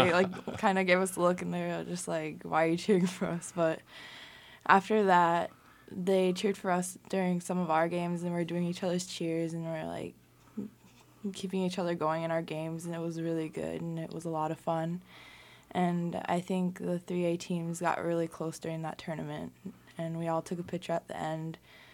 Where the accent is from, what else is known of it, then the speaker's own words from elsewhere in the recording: Nome, Alaska, United States; I'm from Nome, Alaska.